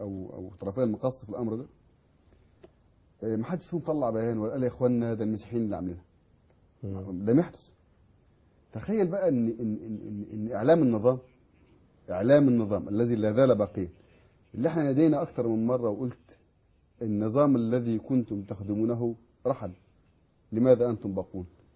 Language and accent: Arabic; Al-Kammash, Monufia Governorate, Egypt; ومن قريتي انا قريه الكماش